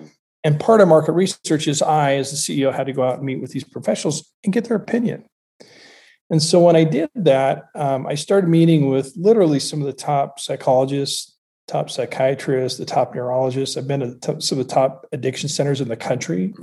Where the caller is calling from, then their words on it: Sun Valley, Idaho, United States; Well, I'm streaming from Sun Valley, Idaho.